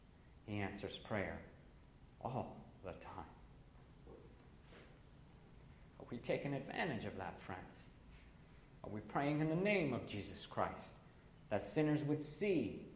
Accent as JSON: {"language": "English", "region": "New York", "country": "United States", "lives_now": "Nebraska, United States", "said": "I'm a New Yorker here in Nebraska."}